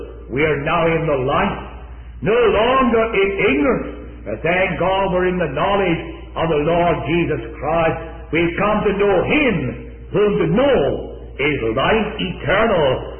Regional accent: Scotland, United Kingdom; being a Scotsman, I'm going to answer your question by asking another. Scotsman always does that.

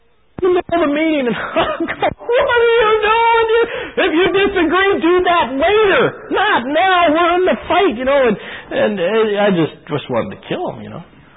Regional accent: Kansas City, United States; I'm from Kansas City

